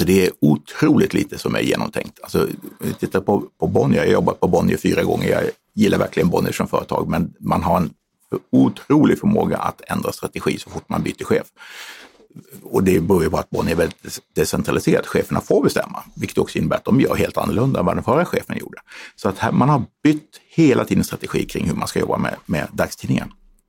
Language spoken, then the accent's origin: Swedish; Umeå, Västerbotten County, Sweden; also born or lived in Stockholm; jag som är född i Stockholm. Men jag är född i Stockholm men uppvuxen i Umeå.